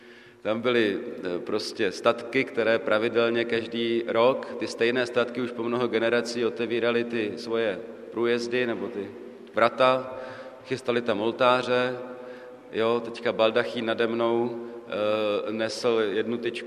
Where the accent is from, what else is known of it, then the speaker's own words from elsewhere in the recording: Brno, South Moravian Region, Czechia; Jsem rodilý Brňák